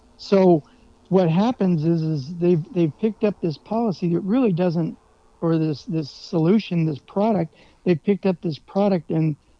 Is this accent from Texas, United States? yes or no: no; Tucson, Arizona, United States; now in Alaska, United States; A town in Arizona called Tucson. Some call it Tucson, but I call it Tucson.